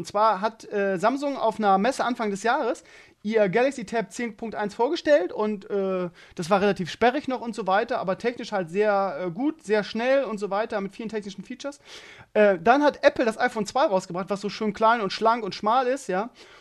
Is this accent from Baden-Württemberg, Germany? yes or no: no; Bremen, Germany; ich komme ja aus Bremen-Gröpelingen, das ist der Stadtteil oder einer der Stadtteile, ich glaube jetzt mittlerweile nicht mehr, aber einer der Stadtteile in Deutschland mit dem höchsten Ausländeranteil. Von daher hatte ich eigentlich meine gesamte Kindheit lang mehr ausländische ausländisch-stämmig